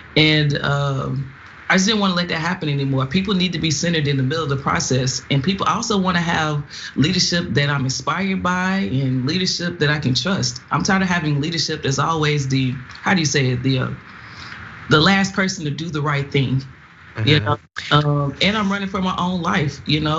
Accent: Nashville, Tennessee, United States; I am a native from Nashville, Tennessee, which is a rarity.

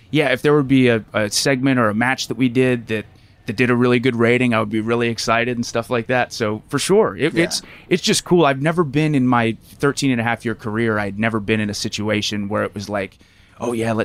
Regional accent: Lancaster, Pennsylvania, United States; Lancaster, Pennsylvania, so Amish country.

